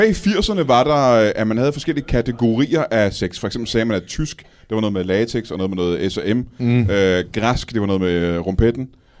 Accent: Kalundborg, Zealand, Denmark; jeg er fra Kalundborg.

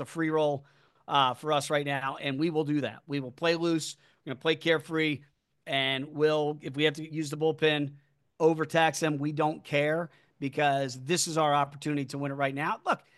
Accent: New York, United States; I know I wanted as a New Yorker, I want revenge from 2000 Mets-Yankees.

